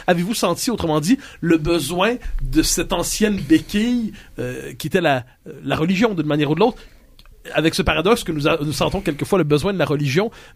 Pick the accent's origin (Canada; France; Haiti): Canada; Quebec; nous avons à peu près le même âge. À tout le moins, nous sommes du Québec post-catholique, nous sommes du Québec post-religieux, nous sommes du Québec post-croyance en immortalité en général.